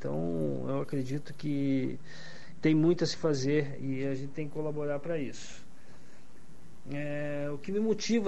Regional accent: Curitiba, Paraná, Brazil; born there; also born or lived in São Paulo / Rio de Janeiro / Brasília / Belo Horizonte; E hoje tenho raízes em Curitiba, eu nasci aqui em Curitiba, mas já morei em vários estados onde a bicicleta, para mim, era o meu veículo, né? Não só São Paulo, Rio de Janeiro, Brasília, Belo Horizonte.

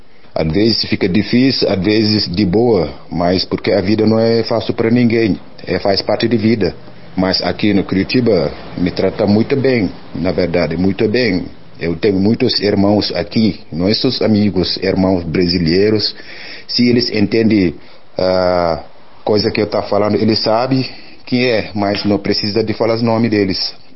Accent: Dakar, Senegal; Portuguese is a second language; now in Brazil; eu sou de Senegal, eu moro na Dakar capital.

